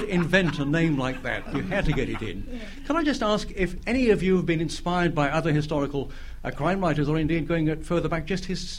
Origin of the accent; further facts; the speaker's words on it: Cardiff, Wales, United Kingdom; I've just written a book set in my hometown of Cardiff in 1855